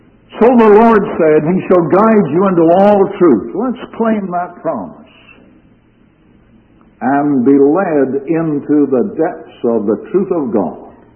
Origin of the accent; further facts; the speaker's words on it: Galt, Ontario, Canada; a dear brother came to my hometown of Galt, Ontario.